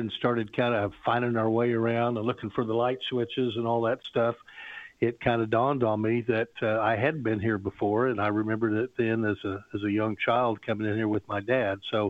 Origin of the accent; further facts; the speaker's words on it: Tulsa, Oklahoma, United States; Well, I grew up in Tulsa and fell in love with the restaurant business when I was a young teen.